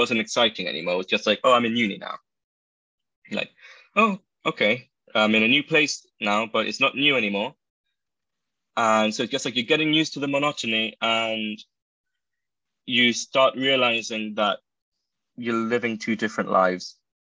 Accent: Gibraltar; what I experienced as a kid growing up in Gibraltar during summer.

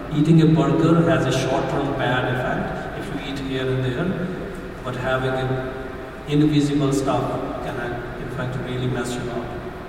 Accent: India; because I come from India

